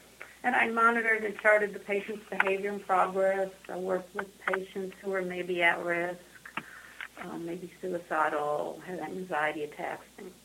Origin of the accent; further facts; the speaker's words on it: Cleveland, Ohio, United States; moved away as an adult; I'm originally from Cleveland, Ohio.